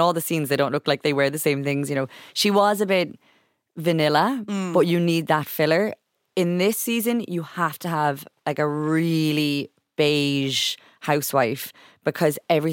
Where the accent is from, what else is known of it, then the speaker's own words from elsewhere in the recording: Ireland; now as an Irish person, I think this resonates a bit. Like, if you've lived in Ireland, you'll be like, oh my God.